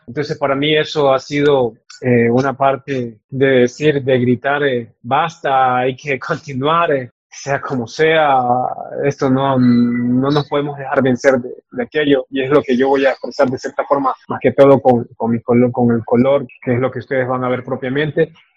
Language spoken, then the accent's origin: Spanish; Quinindé, Esmeraldas, Ecuador; soy artista propiamente quindindeño. Soy de Quindindet, en este caso pues me toca representar aquí a la provincia de Esmeraldas